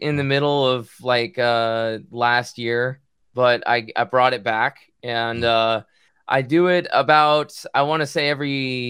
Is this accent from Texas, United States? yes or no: no; Los Angeles, California, United States; I grew up in Los Angeles and we had the world famous KROQ, K-Rock.